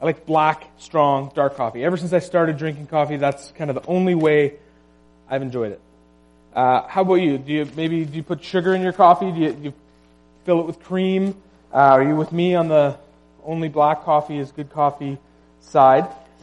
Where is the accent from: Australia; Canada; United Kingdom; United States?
Canada; Prince George, British Columbia; in my hometown in Prince George.